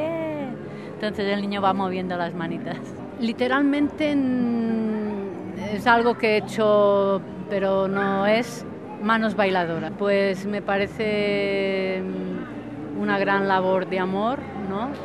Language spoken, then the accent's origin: Spanish; Barcelona, Catalonia, Spain; born there; now in Mallorca, Spain; Nací en Barcelona y vivo en Mallorca.